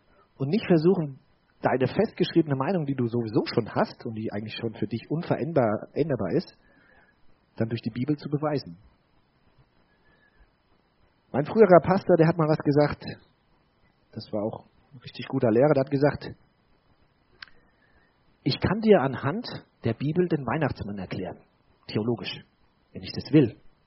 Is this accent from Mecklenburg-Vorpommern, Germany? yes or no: no; Bavaria, Germany; Also ich komme aus dem Spessart, ja. Also da sagen sich wirklich Fuchs und Hase gute Nacht, ja.